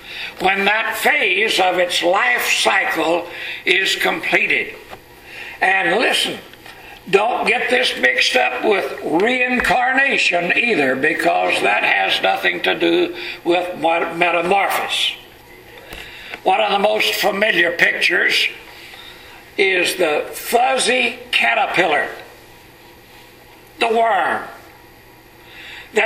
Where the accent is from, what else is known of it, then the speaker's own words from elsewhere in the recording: Texas, United States; now in Southern California, United States; You don't see that much out here in Southern California, but where I was raised down in East Texas, they were just all over the place and there all the time.